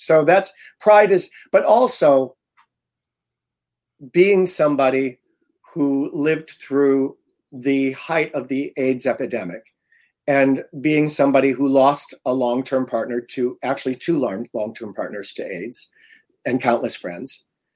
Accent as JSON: {"language": "English", "region": "Iowa", "country": "United States", "tie": "born or raised there", "said": "I grew up in Iowa. Mm-hmm. And I am Jewish and I am gay, and I always was Jewish and I always was gay."}